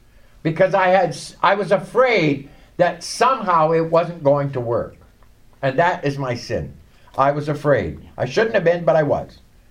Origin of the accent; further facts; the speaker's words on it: Canada; And I'm Canadian, so obviously I qualify for the Canadians.